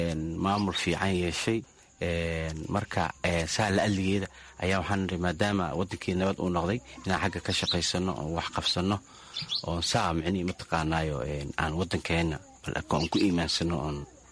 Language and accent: Somali; Mogadishu, Banadir, Somalia; born there; moved away; magaalada muqdisho ku dhashay, waxaan ka qaxay xamar 2006 aan ka qaxay xilligii dagaalka cadoonka Ethiopia jiray.